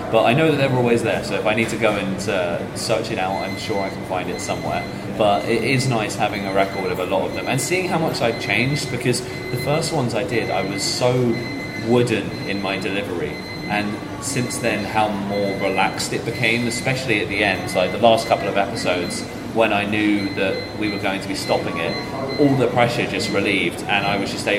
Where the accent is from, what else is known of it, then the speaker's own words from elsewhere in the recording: Lenham, South East England, United Kingdom; also born or lived in Chatham / Gillingham; So I've always lived in Kent, but I was born in Chatham. And I spent the very earliest part of my life in Gillingham, but I grew up in a little village called Lenham.